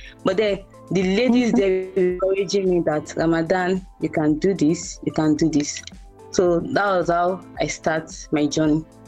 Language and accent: English; Port Harcourt, Rivers, Nigeria; now in Ilorin, Nigeria; Born and brought up in Nigeria, Port Harcourt, Rivers State.